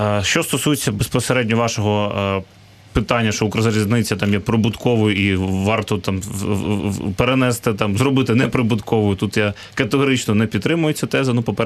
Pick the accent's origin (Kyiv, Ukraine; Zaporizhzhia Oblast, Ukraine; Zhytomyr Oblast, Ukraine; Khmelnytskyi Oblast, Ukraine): Kyiv, Ukraine; як киянин